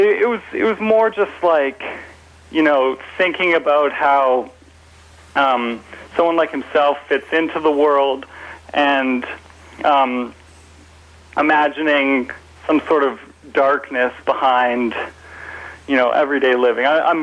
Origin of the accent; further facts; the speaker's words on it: Edmonton, Alberta, Canada; We grew up with him in Edmonton